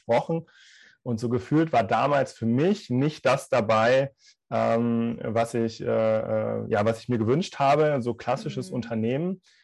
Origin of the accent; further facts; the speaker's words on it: West Germany, Germany; now in Berlin, Germany; Also ganz ursprünglich komme ich aus dem Westen von Deutschland und bin dann nach Berlin gekommen